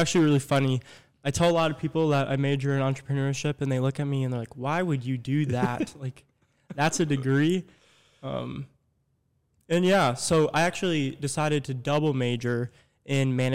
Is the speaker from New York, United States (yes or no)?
no; Rochester, Minnesota, United States; I'm from Rochester, Minnesota. I've grown up here my whole life. I graduated from Century High School in 2020